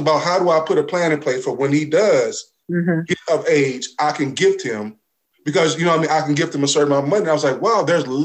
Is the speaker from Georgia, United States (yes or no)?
no; Brooklyn, New York, United States; I was like, no, I'm from Brooklyn. I know New York.